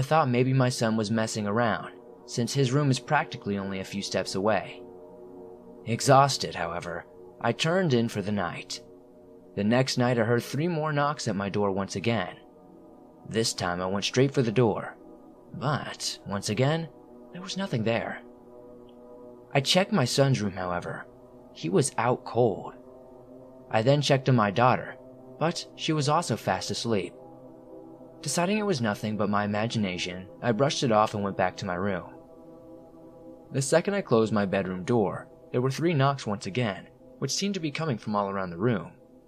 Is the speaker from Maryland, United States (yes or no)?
no; Pittsburgh, Pennsylvania, United States; I am somebody who spends most of their time outdoors, and I'm from Pittsburgh, Pennsylvania.